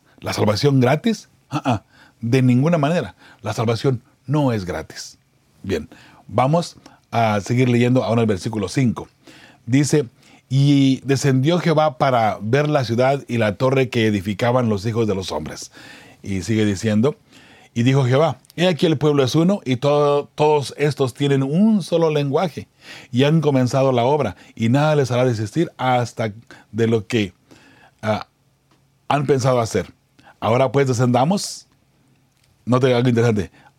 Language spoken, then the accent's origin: Spanish; Zacatecas, Mexico; born there; yo soy mexicano. Mucha gente piensa que soy nicaragüense, no sé por qué. Soy mexicano, 100%. Nacido en Zacatecas, para ser más exactos, ¿no? Mexicano y orgullosamente mexicano.